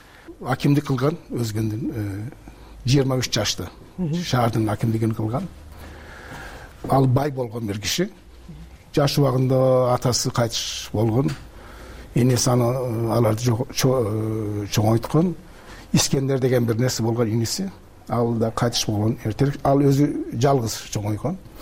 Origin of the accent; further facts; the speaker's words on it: Turkey; Биз ошол жерде дүйнөгө келдик, ошол жерде чоңойдук.